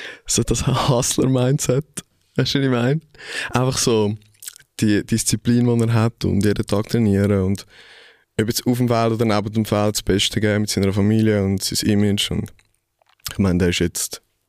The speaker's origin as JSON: {"language": "German", "region": "Zurich", "country": "Switzerland", "said": "ich bin Zürcher"}